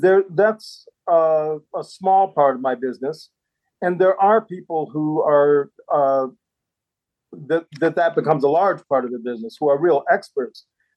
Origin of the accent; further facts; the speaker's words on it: Michigan, United States; now in Maine, United States; I'm actually from Michigan, but I have lived here most of my life.